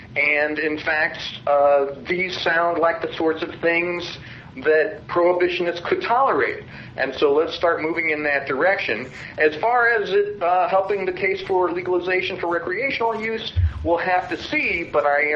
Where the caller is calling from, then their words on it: Missouri, United States; calling from Missouri.